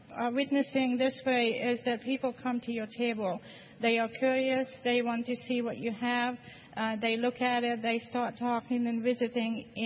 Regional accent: Florida, United States; Yeah, I'm here from Central Florida.

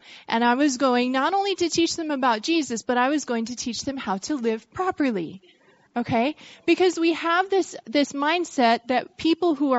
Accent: Vermont, United States; I grew up in Vermont, and none of my family had really been out of the States.

